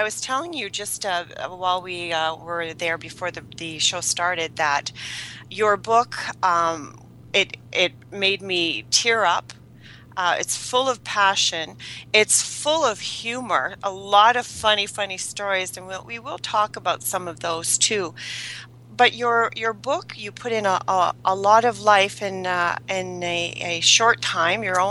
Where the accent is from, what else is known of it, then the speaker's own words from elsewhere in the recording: Minnesota, United States; Hi, I'm from Minnesota.